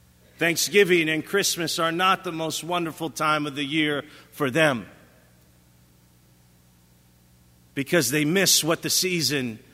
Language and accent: English; Chicago, Illinois, United States; I was born in Chicago, born and raised.